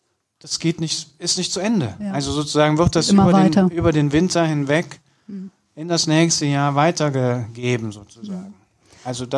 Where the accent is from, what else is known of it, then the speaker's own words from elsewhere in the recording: Kürten, North Rhine-Westphalia, Germany; weil bei uns auf dem Land, ich komme ja aus Kürten, da wuchs die Brennnessel in allen Formen und Größen